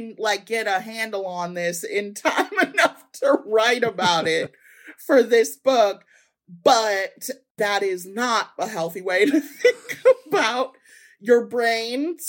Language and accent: English; Chicago, Illinois, United States; now in Michigan, United States; I live in Michigan. I'm from Chicago